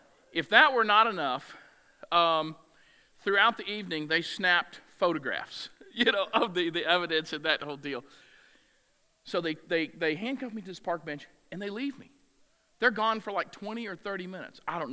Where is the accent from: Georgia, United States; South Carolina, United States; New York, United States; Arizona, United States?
Georgia, United States; Augusta; I grew up in Augusta